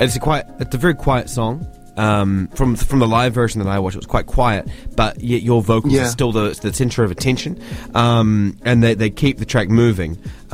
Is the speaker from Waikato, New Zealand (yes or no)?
no; Invercargill, Southland, New Zealand; I'm originally from Southland, near Invercargill, there's a place called Cozy Nook, and it's like this tiny seaside village